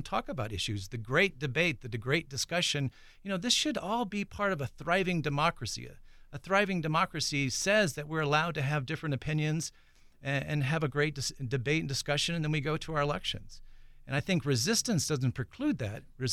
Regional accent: Arizona, United States; also born or lived in Flagstaff; I grew up in Arizona. I was educated in public schools outside of Tucson, and lived for many years in Flagstaff.

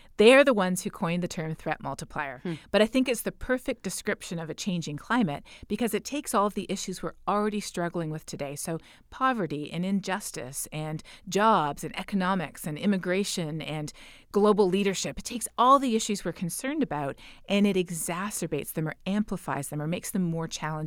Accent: Canada; Growing up in Canada, you know, I kind of had the perspective that the grass is green, the sky is blue

